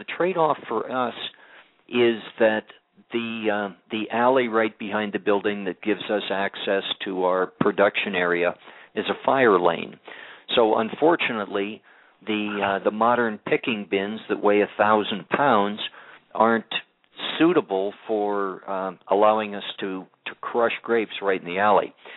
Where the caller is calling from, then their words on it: Moscow, Idaho, United States; we're calling from Moscow, Idaho, and Moscow, the city limits of Moscow, also happens to be the state line.